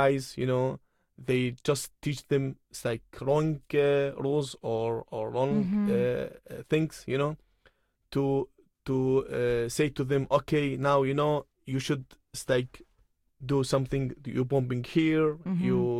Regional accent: Iraq; Exactly in Iraq, you know, because I am from Iraq, so I know what has happened in my country.

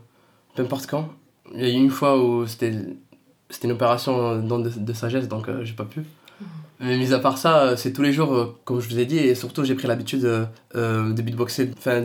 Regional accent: Italy; j'ai grandi en Italie, donc j'ai fait mon enfance et mon adolescence là-bas.

